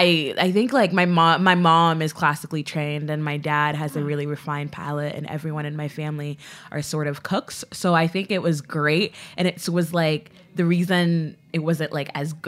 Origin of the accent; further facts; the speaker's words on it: Port-au-Prince, Ouest, Haiti; Yes, I'm from Haiti. I was born in Port-au-Prince. So like my dad worked in America, but I was born in Haiti.